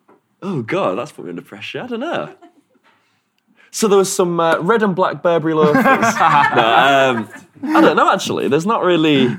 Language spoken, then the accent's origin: English; Yorkshire and the Humber, United Kingdom; And I think I'm still... I'm a Yorkshire man, so it's I'm tight as fuck, so I think that's where most of it comes from.